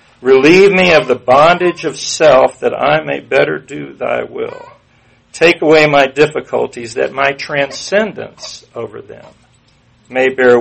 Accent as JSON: {"language": "English", "town": "Atlanta", "region": "Georgia", "country": "United States", "tie": "born there", "said": "I was born here in Atlanta in 1955. Well, born in Atlanta in Georgia Baptist Hospital."}